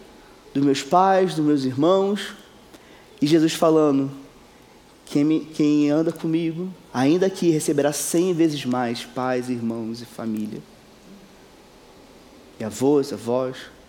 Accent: Macaé, Rio de Janeiro, Brazil; also born or lived in Magé; Eu sou de Macaé, nasci na cidade de Magé.

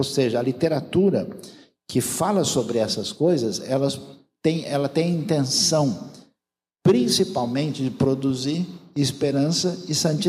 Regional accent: Brazil; E eu, como brasileiro, desconfio que talvez seja argentino, né?

